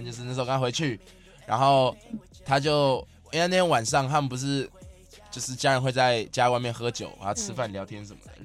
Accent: Taipei, Taiwan; 我来自台北市台北东区天龙人代表

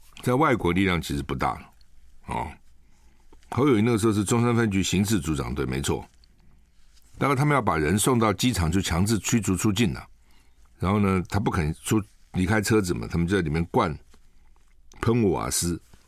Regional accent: United States; 我们不要去，我们美国人不去。

